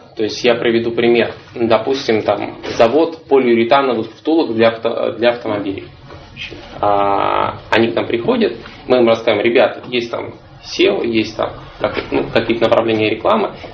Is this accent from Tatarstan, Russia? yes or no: no; Khabarovsk, Khabarovsk Krai, Russia; now in Moscow, Russia; вообще я из Хабаровска. В данный момент с 2017 года я живу в Москве. Но так с 15-го наездами между Хабаровском и Москвой.